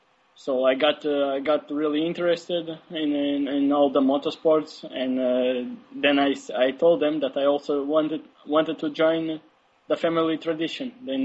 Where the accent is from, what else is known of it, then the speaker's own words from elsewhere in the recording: Angola; English is a second language; It's like this, like you said, I'm from Angola. Everything started because of my father. He used to race touring cars when he was young. So in Angola, already when I was young, I already used to watch motorsports there.